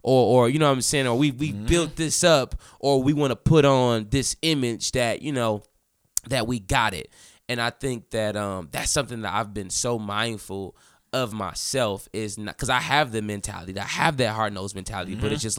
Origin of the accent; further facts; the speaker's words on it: Detroit, Michigan, United States; So people who are born and raised in Detroit, we all have this grit about us.